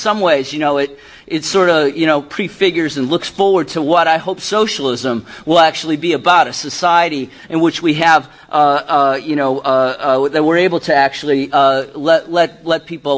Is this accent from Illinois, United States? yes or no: yes; Chicago, Illinois, United States; I mean, I've only known, you know, because I'm from Chicago, I've only known KALW a couple times now